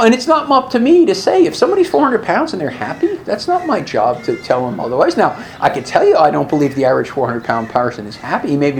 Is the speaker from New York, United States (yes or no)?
yes; New York, United States; You know, again, I come from New York, and I kept from this alcoholic family